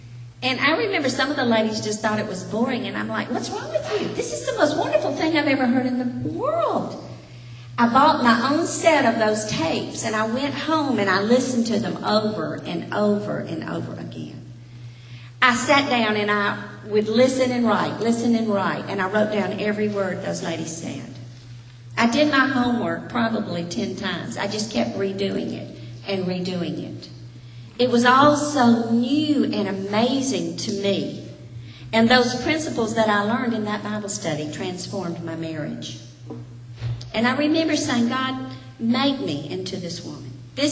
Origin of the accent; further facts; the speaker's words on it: the South, United States; I was raised in the South, and I did have some understanding of the gospel